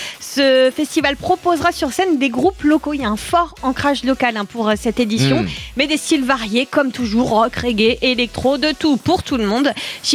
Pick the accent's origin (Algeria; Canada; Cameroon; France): France; Grand Est; on a beaucoup de chance que ça se passe chez nous, dans le Haut-Rhin.